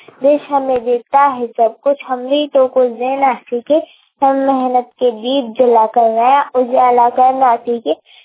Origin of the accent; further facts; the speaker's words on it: Samakona, India; मैं 8वीं कक्षा में पढ़ती हूँ और मेरे गांव का नाम सामाकोना है।